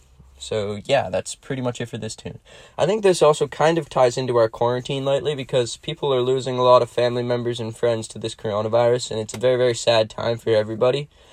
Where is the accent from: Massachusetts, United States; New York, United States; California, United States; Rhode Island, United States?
Massachusetts, United States; Harwich; I am from Harwich, Massachusetts.